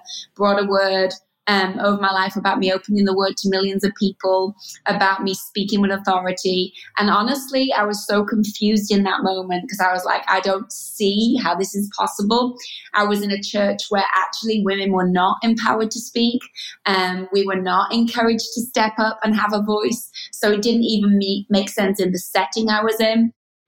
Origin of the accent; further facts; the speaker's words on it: England, United Kingdom; So I grew up in England, a small town